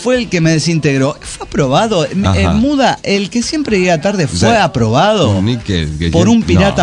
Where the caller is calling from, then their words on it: Tarija, Bolivia; de Tarija, Bolivia.